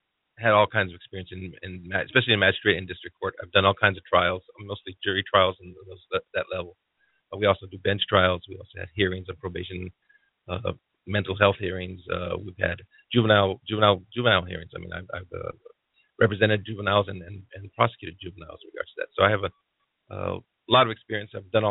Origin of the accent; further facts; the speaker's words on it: Socorro, New Mexico, United States; also born or lived in New York; I'm a native New Mexican. I was born in Socorro, New Mexico. Raised pretty much in Mexico other than 6 years I spent in New York during middle school and high school.